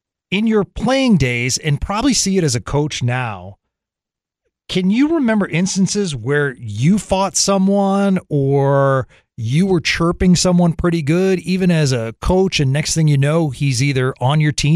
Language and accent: English; Boston, Massachusetts, United States; I grew up in the Boston area and it was amazing.